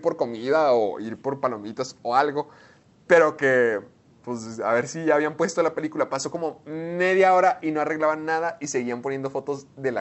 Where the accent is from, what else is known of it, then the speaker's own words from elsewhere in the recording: Delicias, Chihuahua, Mexico; Sergio y yo crecimos en Delicias, Chihuahua, donde antes no teníamos ni Cinemex, ni Cinépolis